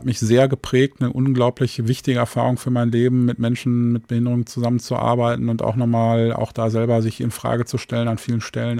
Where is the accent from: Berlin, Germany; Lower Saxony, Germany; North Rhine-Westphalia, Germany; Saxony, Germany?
North Rhine-Westphalia, Germany; born there; Ich bin im Sauerland geboren.